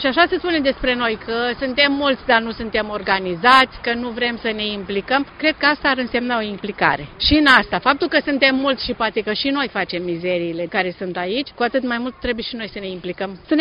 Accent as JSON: {"language": "Romanian", "town": "Onești", "region": "Bacău County", "country": "Romania", "moved": "yes", "lives_now": "Rome, Italy", "said": "Deloc sunt din Onești, Bacău."}